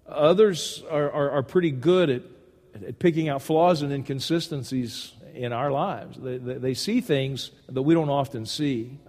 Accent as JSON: {"language": "English", "region": "Louisiana", "country": "United States", "tie": "born or raised there", "said": "I grew up in Louisiana, and catching one fox was a major feat."}